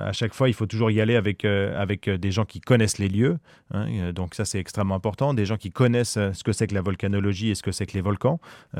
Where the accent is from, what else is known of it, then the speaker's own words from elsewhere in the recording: Normandy, France; born there; En fait, je suis né en Normandie, dans le Pays d'Auge, à côté d'un gisement de fossiles